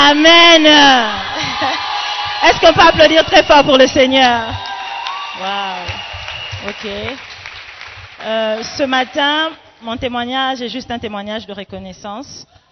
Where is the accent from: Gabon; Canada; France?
Gabon; Libreville, Estuaire; also born or lived in Democratic Republic of the Congo; Je suis congolaise d'origine, donc la RDC. Toro, Toro, toujours. Mais j'ai grandi au Gabon.